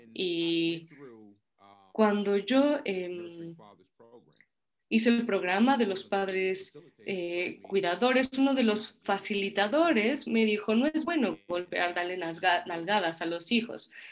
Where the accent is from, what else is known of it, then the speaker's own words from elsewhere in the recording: Puerto Rico; yo creo también porque soy puertorriqueña